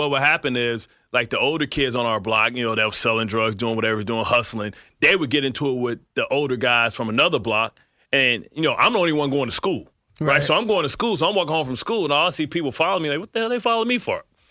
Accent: Detroit, Michigan, United States; Man, it doesn't get any funnier than being growing up in Detroit in the 80s during the crack and gang era, man.

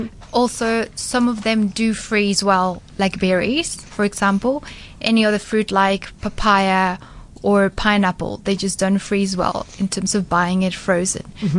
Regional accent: Colombia; I'm from Colombia, and back home we have a lot of ice lollies

